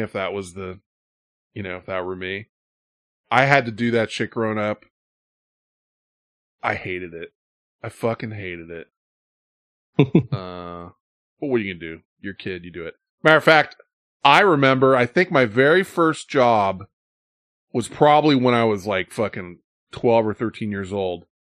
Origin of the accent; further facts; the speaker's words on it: Minnesota, United States; I'm from Minnesota, but I'm from Minnesota.